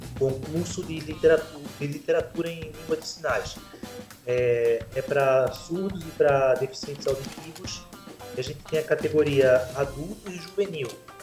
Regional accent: Pernambuco, Brazil; accent: Pernambuco; now in São Paulo, Brazil; sou de Pernambuco, como meu sotaque já meio que tá me denunciando. Moro há 5 anos em São Paulo. Não perdi meu sotaque, graças ao meu bom Deus. Sou formado em História pela Federal de Pernambuco.

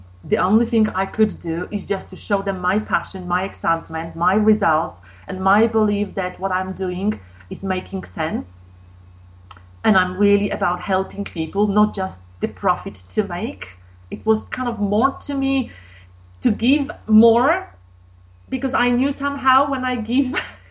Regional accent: Poland; And in fact, I was brought up in Poland

